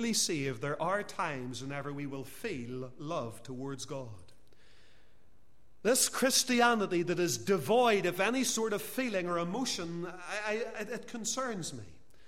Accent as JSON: {"language": "English", "region": "Northern Ireland", "country": "United Kingdom", "said": "because we're free Presbyterians or because we're just Christians or because we're from Northern Ireland"}